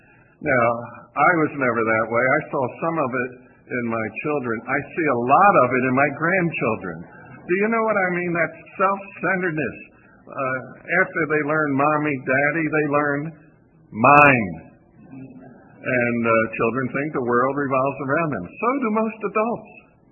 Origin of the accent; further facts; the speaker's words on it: East Coast, United States; also born or lived in Lombard; If you're on the East Coast, like I grew up